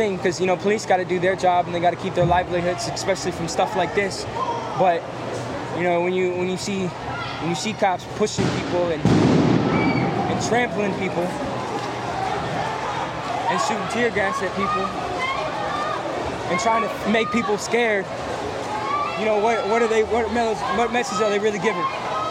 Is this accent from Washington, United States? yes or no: yes; Seattle, Washington, United States; I'm from Seattle, Washington, and I'm 20 years old.